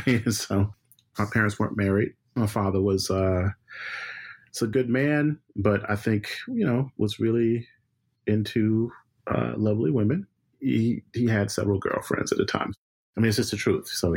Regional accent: Brookhaven, Mississippi, United States; born there; I was born on November 5th, 1970, born in Mississippi, in this small town called Brookhaven.

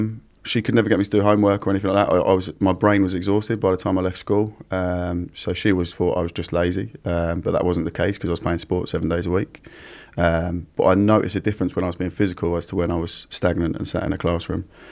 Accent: Gravesend, South East England, United Kingdom; also born or lived in Essex; I grew up in Gravesend, Kent, and then moved to Essex. Single parent background, so my mum moved us to a nicer, more rural part of the world

